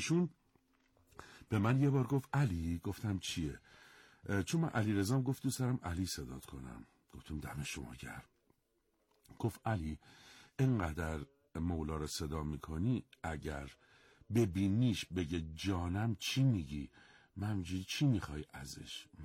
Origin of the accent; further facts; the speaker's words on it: Iran; بعد فهمید من ایرانی هستم